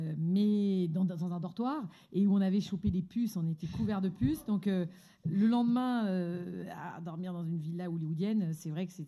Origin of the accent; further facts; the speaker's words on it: Paris, Île-de-France, France; parce que moi, j'ai grandi à Paris